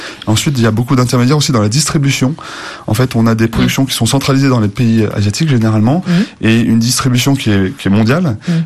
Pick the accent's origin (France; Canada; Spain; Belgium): France; Romans-sur-Isère, Auvergne-Rhône-Alpes; donc moi je suis originaire de Romans, la capitale de la chaussure